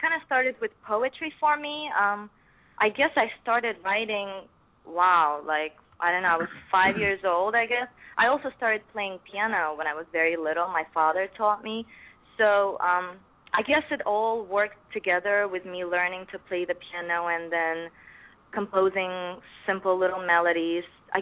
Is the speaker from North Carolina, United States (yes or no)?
yes; North Carolina, United States; also born or lived in Ukraine; now in New York, United States; I actually was born in Ukraine, and then my whole family moved to the States when I was a little girl. So I grew up in North Carolina and then eventually moved to New York